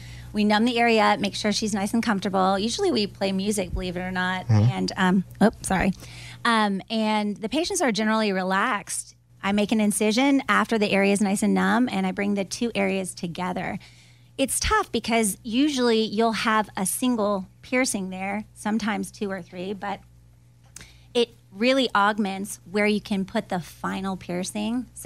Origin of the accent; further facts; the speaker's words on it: Florida, United States; also born or lived in Illinois; I grew up in Florida.